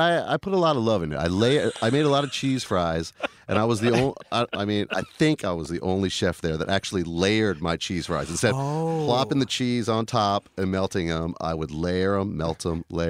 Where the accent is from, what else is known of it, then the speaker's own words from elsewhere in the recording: Los Angeles, California, United States; also born or lived in Santa Cruz; now in New Orleans, United States; I grew up in Los Angeles, but I came here via Santa Cruz.